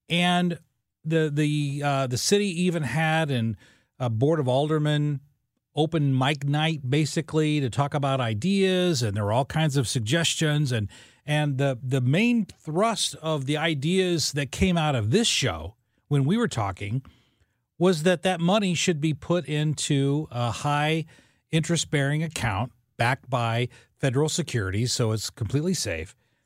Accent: Illinois, United States; my dad, I grew up in Illinois.

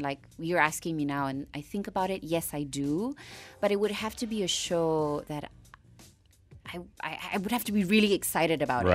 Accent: Penang, Malaysia; I'm from Penang, so I went home to Penang

